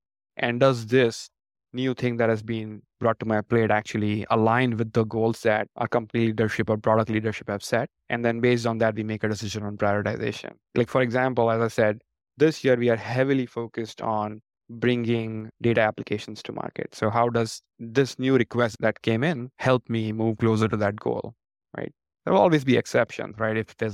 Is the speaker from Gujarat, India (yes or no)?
yes; Gujarat, India; moved away as an adult; now in United States; I'm from India. It's from western part of India, Gujarat.